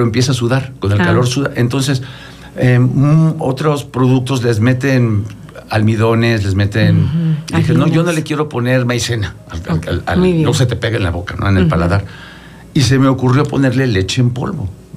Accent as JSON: {"language": "Spanish", "country": "Mexico", "tie": "born there", "said": "Mi padre, sí, era italiano, de, sí, Venecia. Sí. Yo nací aquí en México y estuve allá varios años"}